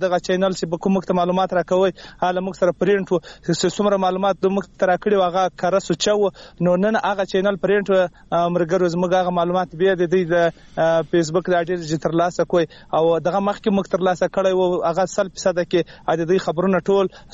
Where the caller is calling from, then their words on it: Khyber Pakhtunkhwa, Pakistan; خبرې کوم له جنوبی وزیرستان.